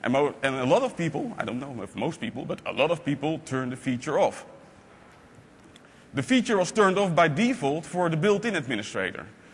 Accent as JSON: {"language": "English", "country": "Netherlands", "second_language": "English", "said": "I'm a consultant from the Netherlands."}